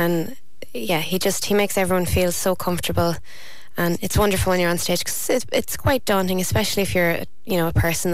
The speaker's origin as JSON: {"language": "English", "town": "Oldcastle", "region": "Leinster", "country": "Ireland", "tie": "born or raised there", "said": "My hometown in Oldcastle County Meath, everyone was tuning in."}